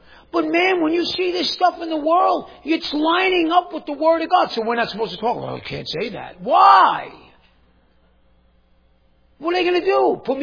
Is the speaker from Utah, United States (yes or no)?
no; New York, United States; I hate to say this because this dude's from my home state. What about Governor Cuomo, ex-Governor Cuomo, if I may?